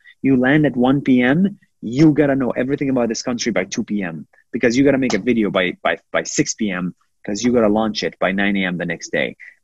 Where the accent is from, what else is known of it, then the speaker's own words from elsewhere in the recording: Israel; also born or lived in United States; now in Singapore; I come from Israel, the country with the most militarized country. I live in Singapore, another militarized country. I studied in the U.S., another militarized country.